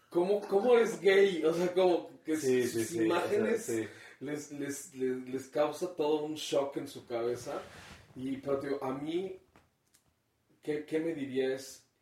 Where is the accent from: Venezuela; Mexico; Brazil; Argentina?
Mexico; soy orgullosamente mexicano y soy orgullosamente homosexual